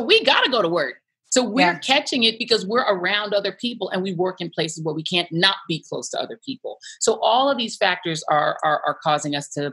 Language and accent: English; Denver, Colorado, United States; So I grew up in Denver, Colorado. Originally, of course, being a West Indian child, I was going to be a doctor.